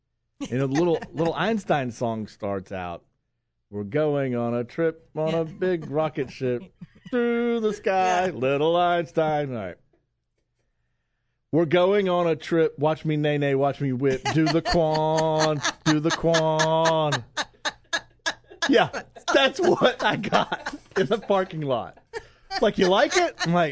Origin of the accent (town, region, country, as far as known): United States; born or raised there